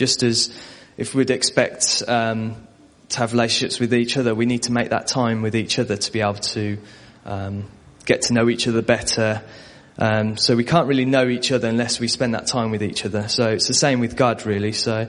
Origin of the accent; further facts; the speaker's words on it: Birmingham, West Midlands, United Kingdom; Luke very kindly offered earlier that he can translate for me because I'm from the Birmingham area.